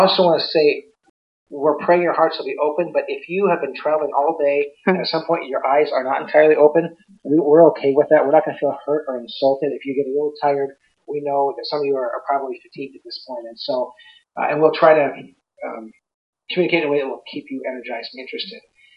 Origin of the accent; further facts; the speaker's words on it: Huntington Beach, California, United States; I grew up in along the coast in Southern California in an area called Huntington Beach. I was born in Newport Beach. Huntington Beach was 5 minutes from the ocean.